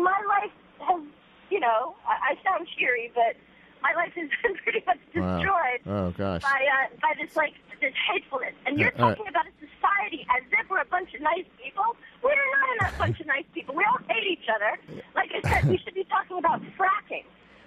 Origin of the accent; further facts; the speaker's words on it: New York, United States; I grew up in Fufu, Westchester.